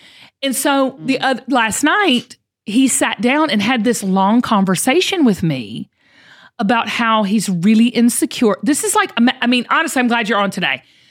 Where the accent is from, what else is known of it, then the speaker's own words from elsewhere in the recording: the South, United States; how I grew up in the South